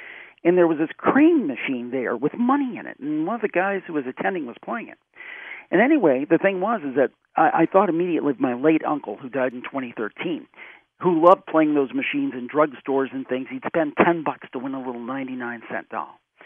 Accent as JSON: {"language": "English", "town": "Cleveland", "region": "Ohio", "country": "United States", "tie": "born or raised there", "said": "That's my hometown, Cleveland."}